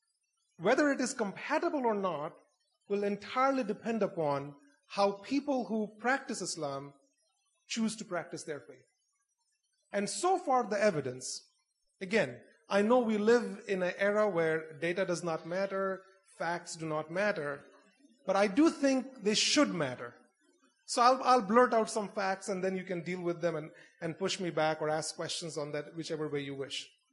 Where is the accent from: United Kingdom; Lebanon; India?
India; I come from India, the largest Muslim population, the largest minority Muslim population in the world.